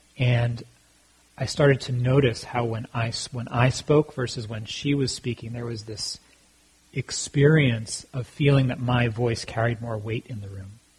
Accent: United States; based on how I've been socialized growing up in America.

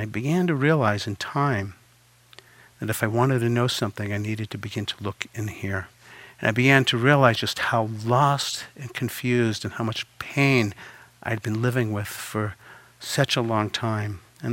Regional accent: Massachusetts, United States; growing up outside of the Boston area, my family loved to go to Chinese restaurants, and I loved Chinese food.

